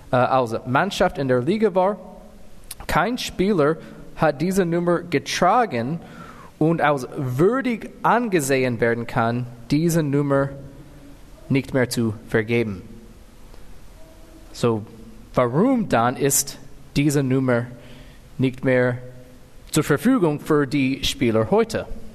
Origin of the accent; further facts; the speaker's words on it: Texas, United States; German is a second language; ich komme aus Texas